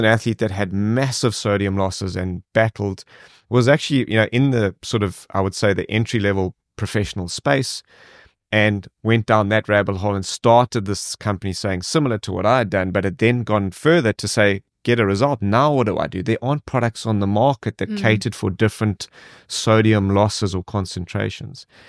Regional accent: South Africa; And I then said, okay, well, I'm typical South African, you know, we're going to find a way to make this happen.

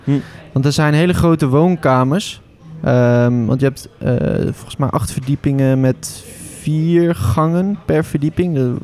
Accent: Overijssel, Netherlands; ik kom dus uit Twente

